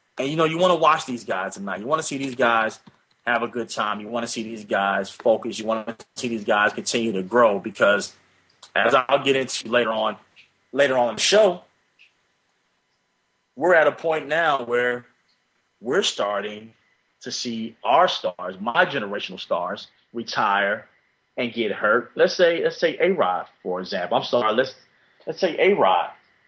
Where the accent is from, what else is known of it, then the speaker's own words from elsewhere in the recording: Pennsylvania, United States; Now, I grew up on the East Coast of Pennsylvania